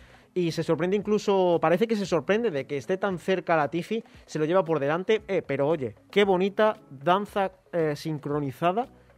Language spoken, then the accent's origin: Spanish; Spain; porque somos españoles